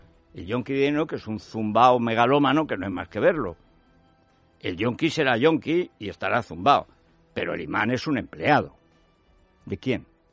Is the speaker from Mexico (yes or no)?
no; Spain; los españoles somos una raza muy inferior